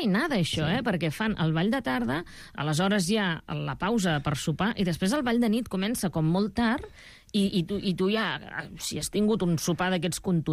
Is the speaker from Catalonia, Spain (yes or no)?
yes; Reus, Catalonia, Spain; also born or lived in Puigdelfí; Clar, jo venint de poble, o sigui, vinc de Reus, però també sóc de poble, de Puigdelfí, al costat de Tarragona, de fet